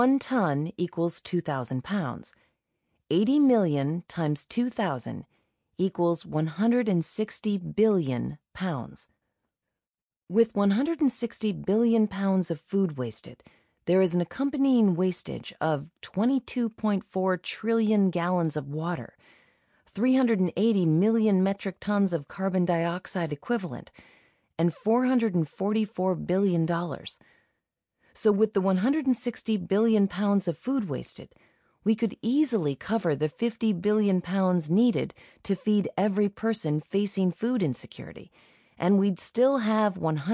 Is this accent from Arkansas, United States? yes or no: yes; Arkansas, United States; I got an intimate look at my home state from the passenger side window. We explored all sorts of back roads, the foothills of the Ozark Mountains, and tried to find small towns with the best names, my personal favorite being Possum Grape.